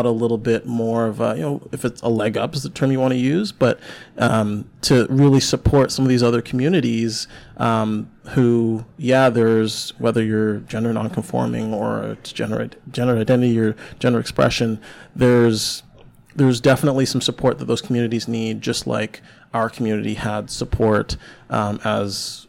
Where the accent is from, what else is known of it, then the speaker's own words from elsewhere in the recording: Mississauga, Ontario, Canada; now in Vancouver, Canada; I grew up in Mississauga, but I live in Vancouver now